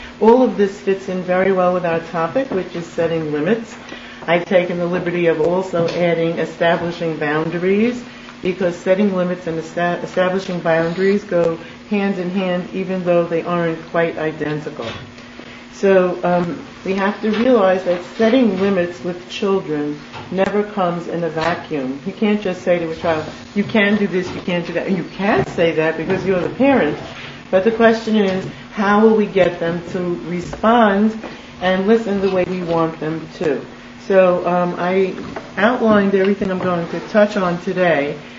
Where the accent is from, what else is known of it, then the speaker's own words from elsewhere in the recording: Bronx, New York, United States; also born or lived in New Jersey; even though I came from New Jersey, I was born and bred in the Bronx, so maybe that catches.